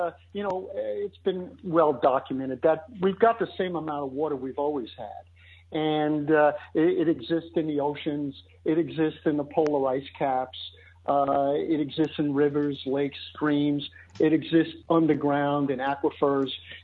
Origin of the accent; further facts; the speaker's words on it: Queens, New York, United States; accent: Queens English; Well, as you said, I grew up in Queens. I speak the Queens English, while you speak Brooklynese.